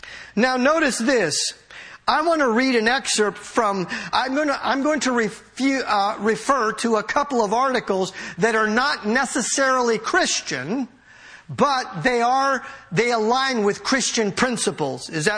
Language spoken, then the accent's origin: English; San Francisco, California, United States; and I grew up in San Francisco in the public school district